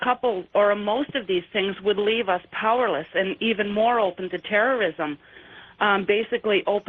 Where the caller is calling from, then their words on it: Fort McMurray, Alberta, Canada; Hi, I'm calling from the oil sands capital of the world, Fort McMurray, Alberta.